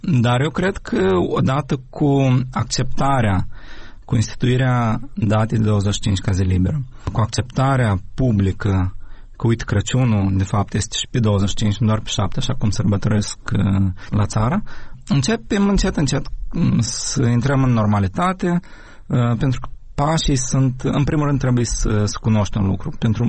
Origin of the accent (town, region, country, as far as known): Ukraine; Romanian is a second language; now in Romania